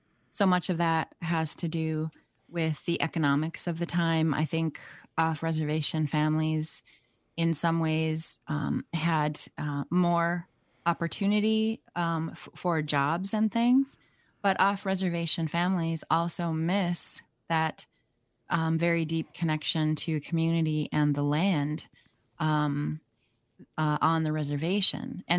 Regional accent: Grand Marais, Minnesota, United States; I am born and raised in Grand Marais, Minnesota. My dad is a Grand Portage band member

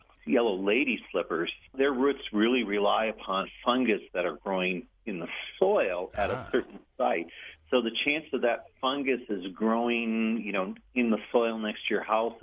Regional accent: Menominee, Michigan, United States; The one store that carries it is Bookends on Main in downtown Menominee, my hometown.

